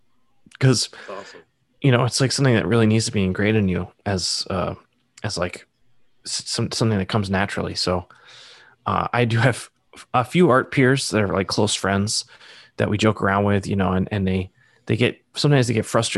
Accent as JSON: {"language": "English", "region": "Massachusetts", "country": "United States", "tie": "born or raised there", "said": "So I grew up in Massachusetts, and my parents pulled me out because I was not doing well in school in second grade."}